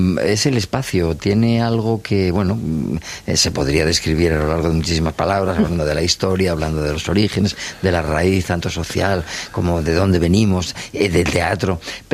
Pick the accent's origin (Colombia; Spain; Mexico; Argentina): Spain; Nosotros somos españoles